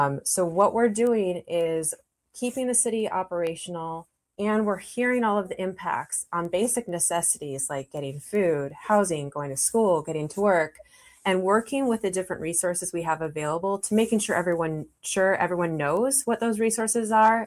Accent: Minnesota, United States; So I'm from the Twin Cities, and I returned home a few years ago to take this position

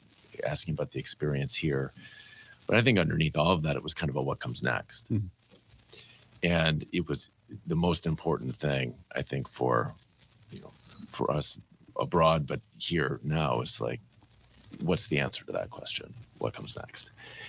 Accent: Minnesota, United States; I find when I'm abroad, I'm an American. Mm-hmm. I'm not Minnesotan.

